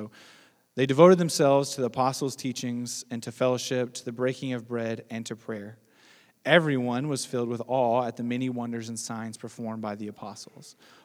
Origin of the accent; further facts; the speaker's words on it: United States; like I'm American, so I immediately think of like the ridiculous football, like American football culture in the States